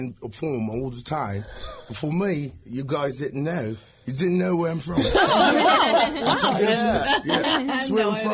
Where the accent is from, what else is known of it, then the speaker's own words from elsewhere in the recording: Virginia, United States; So I went to my hometown, VCU, and went to college there.